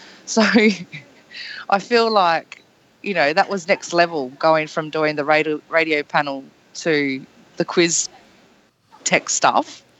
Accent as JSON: {"language": "English", "town": "Adelaide", "region": "South Australia", "country": "Australia", "said": "I am from Adelaide, and to be honest, if you don't have a month there, you just don't have enough time to see everyone"}